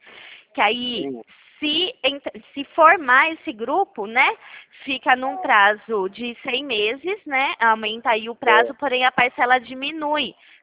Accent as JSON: {"language": "Portuguese", "town": "Pirassununga", "region": "São Paulo", "country": "Brazil", "said": "Isso, Pirassununga, estado de São Paulo."}